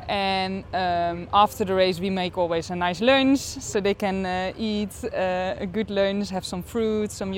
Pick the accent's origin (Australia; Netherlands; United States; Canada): Netherlands; English is a second language; I'm from the Netherlands and I'm a soigneur for Silence Pro Cycling.